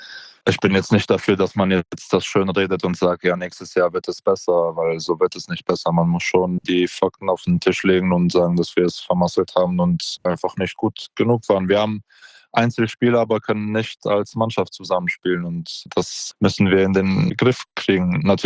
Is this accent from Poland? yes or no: yes; Poland; Also bei uns in Polen, glaube ich, haben wir sehr, sehr große Kritiker.